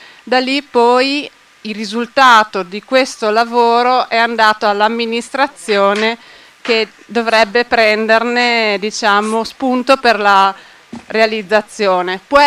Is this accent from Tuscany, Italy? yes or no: no; Bologna, Emilia-Romagna, Italy; Tra l'altro sono abbastanza vicina di casa perché io sono di Bologna.